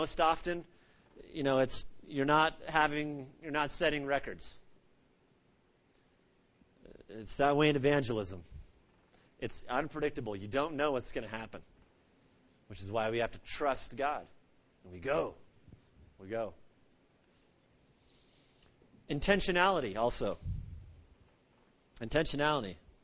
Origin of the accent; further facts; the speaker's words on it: Oregon, United States; growing up in Oregon, an hour from the Pacific